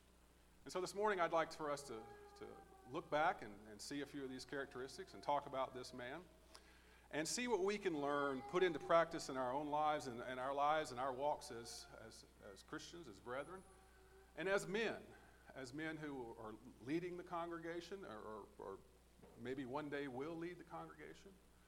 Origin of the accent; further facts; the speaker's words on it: Bradenton, Florida, United States; As mentioned, I am from Bradenton, Florida.